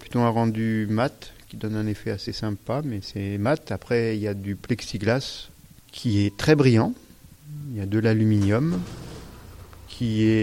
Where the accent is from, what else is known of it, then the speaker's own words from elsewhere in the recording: Réunion, France; now in Digne-les-Bains, France; J'habite sur Digne depuis 2005, à peu près. Et je suis originaire de La Réunion